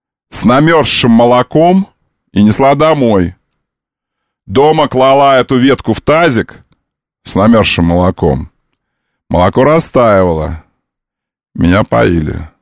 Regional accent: Taiturka, Irkutsk Oblast, Russia; Сам-то я из Тайтурки, как вы хорошо знаете. Ты знаешь, я из Тайтурки.

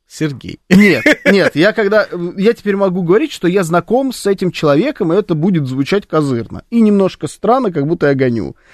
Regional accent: Russia; я ему сказал, что я из России

